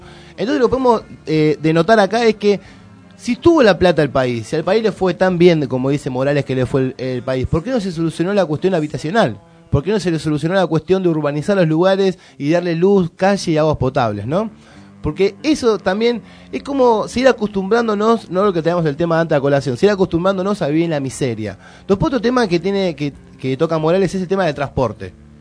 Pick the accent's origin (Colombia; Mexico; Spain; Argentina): Argentina; Lugano, Buenos Aires; Yo soy de Lugano y me acuerdo que en Lugano, en las villas había gente que le gustaba vivir en la villa